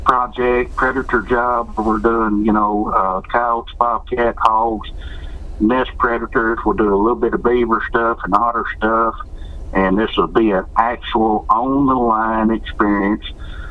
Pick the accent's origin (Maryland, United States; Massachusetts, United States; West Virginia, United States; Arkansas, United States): Arkansas, United States; I kind of grew up around it a little bit in South Arkansas.